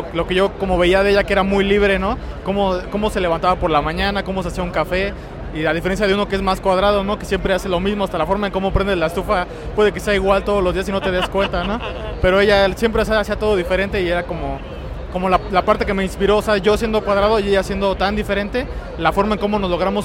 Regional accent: State of Mexico, Mexico; No, yo soy del Estado de México

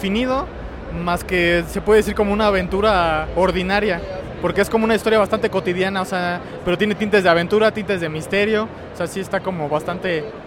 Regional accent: State of Mexico, Mexico; No, yo soy del Estado de México

